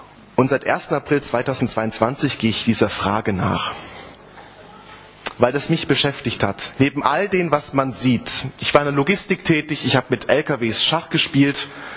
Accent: Dresden, Saxony, Germany; now in Switzerland; Das ist eine Kurzform davon. Ich bin in Dresden geboren, aufgewachsen, habe dort 20 Jahre gelebt. Dresden ist das Florenz des Ostens.

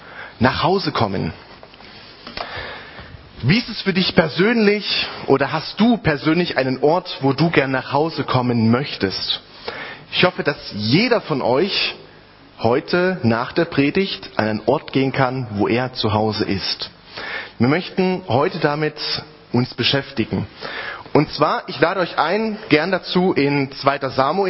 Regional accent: Dresden, Saxony, Germany; now in Switzerland; Das ist eine Kurzform davon. Ich bin in Dresden geboren, aufgewachsen, habe dort 20 Jahre gelebt. Dresden ist das Florenz des Ostens.

